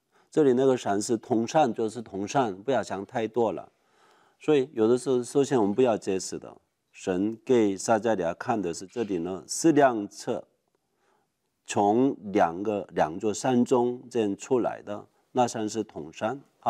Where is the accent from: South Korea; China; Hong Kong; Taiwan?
South Korea; Chinese is a second language; now in New York, United States; 我在纽约新兴圣经神学院找圣经的一个人，我是一个韩国人，所以你要原谅我，不太标准的普通话播音。